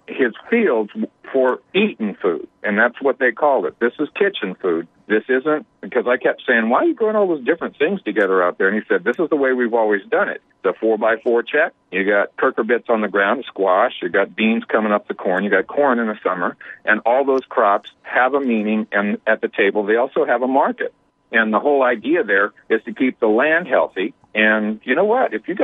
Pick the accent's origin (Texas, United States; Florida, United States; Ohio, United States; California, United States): California, United States; I'm from California.